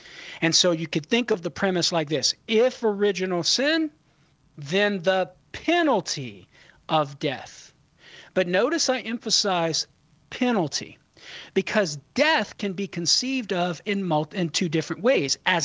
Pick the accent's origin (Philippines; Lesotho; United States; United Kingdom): United States; Louisiana; I know how to say it because I'm Cajun.